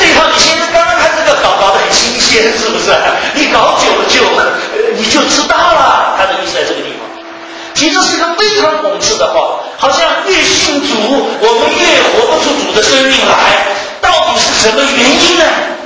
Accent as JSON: {"language": "Chinese", "country": "China", "said": "因为以色列管我中国人什么关系"}